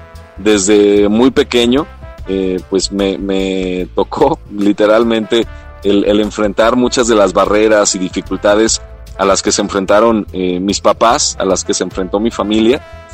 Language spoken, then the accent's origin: Spanish; Mexico; first language Mexican Sign Language; Spanish is a second language; Desde muy pequeño, mis papás pues me enseñaron la lengua de señas mexicana, que en mi caso pues es mi lengua materna. Yo aprendí antes de hablar español, como lo estoy haciendo ahorita, pues a utilizar la lengua de señas mexicana.